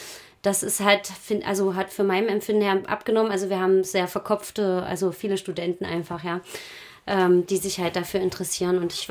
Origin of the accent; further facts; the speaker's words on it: Dessau-Roßlau, Saxony-Anhalt, Germany; ich komme ja aus Dessau-Roßlau und bin auch als Jugendliche in ein sogenanntes AJZ, also Alternatives Jugendzentrum, regelmäßig gegangen, seit ich 14 war.